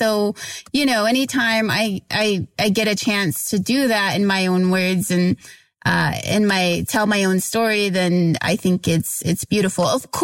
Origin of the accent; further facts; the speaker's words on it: Oklahoma, United States; Yeah, so I grew up in Oklahoma. I'm Kiowa and Apache.